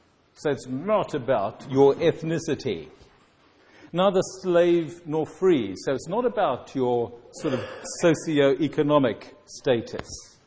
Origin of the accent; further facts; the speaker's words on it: South Africa; now in Ireland; I forfeited my South African citizenship when I became Irish. It contains my South African driver's license, which is no longer even valid in South Africa.